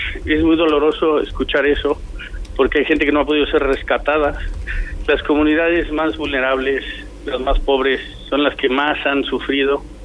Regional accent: Puebla, Mexico; Nosotros somos de Puebla, donde fue el epicentro.

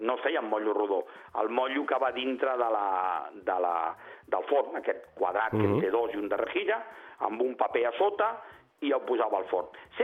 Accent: L'Hospitalet de Llobregat, Catalonia, Spain; al meu poble hi havia tres fàbriques de gaseosa, Hospitalet, quan jo era petit

